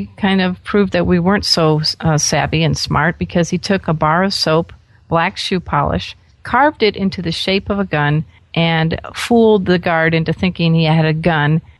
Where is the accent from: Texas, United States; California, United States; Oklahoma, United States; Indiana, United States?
Indiana, United States; Crown Point; We're both Hoosiers.